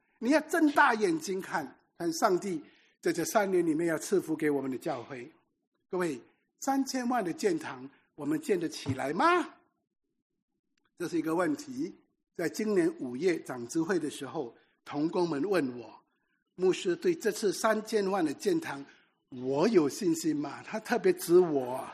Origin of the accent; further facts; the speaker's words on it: Singapore; 新加坡是钱多人善良，我们新加坡人基本上都是善良的。